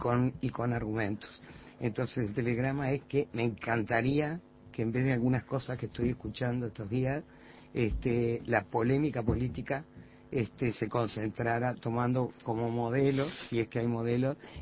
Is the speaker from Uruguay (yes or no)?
yes; Uruguay; Como ciudadana uruguaya